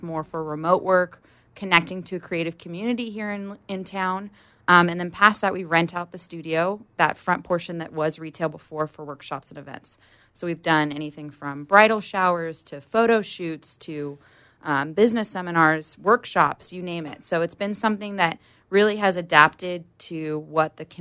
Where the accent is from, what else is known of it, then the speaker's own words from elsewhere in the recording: California, United States; I grew up in Orange County, but I was living and working in San Francisco